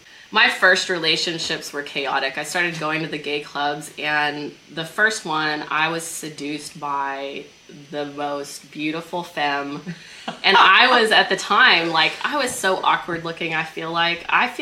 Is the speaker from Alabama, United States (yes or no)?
no; Oklahoma, United States; accent: Oklahoma; moved away; they would make fun of my accent, my Oklahoma accent.